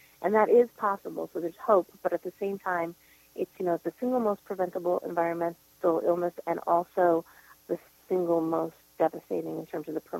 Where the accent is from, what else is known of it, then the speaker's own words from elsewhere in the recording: Massachusetts, United States; Even from when I was a kid, I grew up near Boston